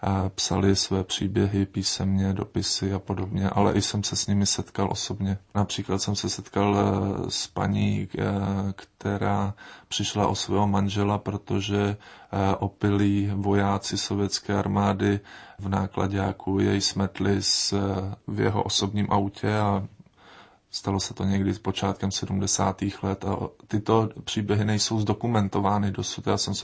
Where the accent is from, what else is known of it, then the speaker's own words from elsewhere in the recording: Lysá nad Labem, Central Bohemian Region, Czechia; protože jsem se narodil a žiju v Lysé nad Labem, která je 4 kilometry od Milovic